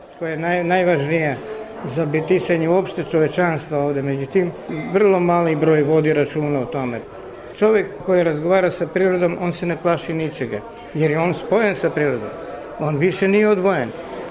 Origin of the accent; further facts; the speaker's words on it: Zaječar, Southern and Eastern Serbia, Serbia; born there; Ja živim ovde u gradu, ja sam rođen iz Zaječarac, ja sam rođen 47. još u Zaječaru.